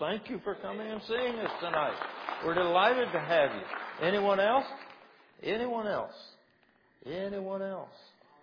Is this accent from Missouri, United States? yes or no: no; Deltona, Florida, United States; I'm from Deltona.